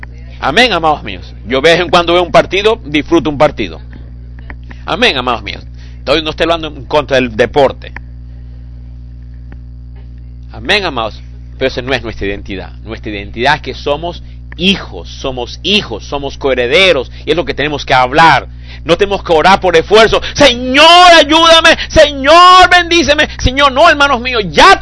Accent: Colombia; Por eso que la gente, que yo soy colombiano

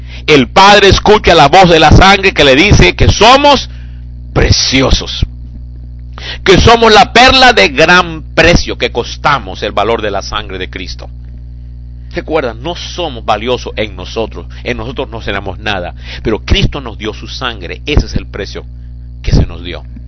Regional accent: Lima, Peru; O una limeña como yo vi.

